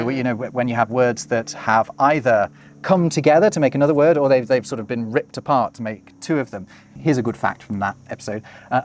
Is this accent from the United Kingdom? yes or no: yes; United Kingdom; As you might expect, me being a Brit and Jess being an American, we have covered the differences between British and American English.